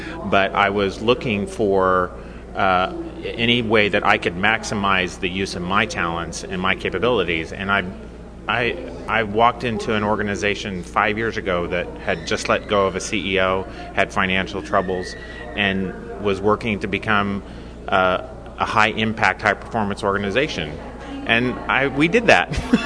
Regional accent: Kansas, United States; Yeah, I grew up in Kansas. I have my education from KU and K-State

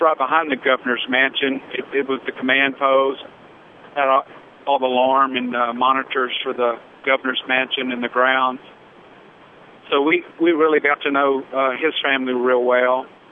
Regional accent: Austin, Texas, United States; an excellent opportunity to do something very unique in law enforcement and at the same time get to my hometown of Austin.

